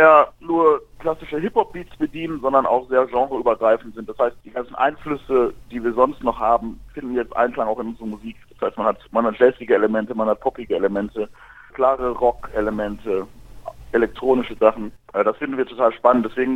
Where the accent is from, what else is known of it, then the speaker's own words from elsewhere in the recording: Bochum, North Rhine-Westphalia, Germany; ich bin der einzige Mensch aus dem Ruhrgebiet, der kein Fußball guckt.